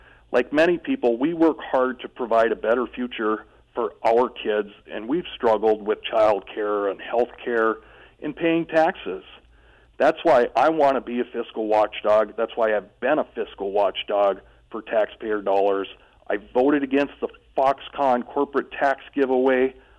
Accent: Superior, Wisconsin, United States; I serve my hometown on the Superior City Council, and I'm honored to serve our region in the Wisconsin State Assembly.

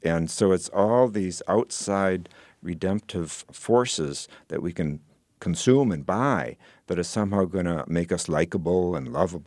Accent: Madison, Wisconsin, United States; I grew up in Wisconsin, I grew up in Madison, and it was such a beautiful experience growing up close to nature and experiencing all four seasons.

